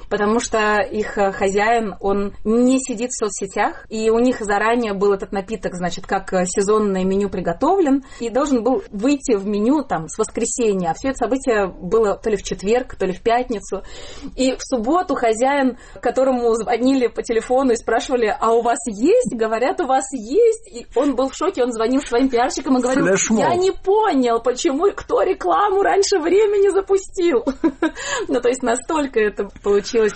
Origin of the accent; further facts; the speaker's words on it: Saint Petersburg, Russia; now in Israel; Москвичи меня почему-то все окрестили москвичкой, хотя я очень горжусь, что я из Петербурга, со своими замашками.